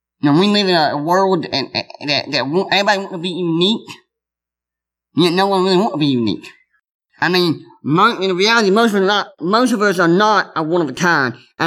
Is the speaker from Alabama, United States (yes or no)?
yes; Alabama, United States; also born or lived in North Carolina; I used to live in North Carolina. I've lived in Alabama. I grew up in Alabama.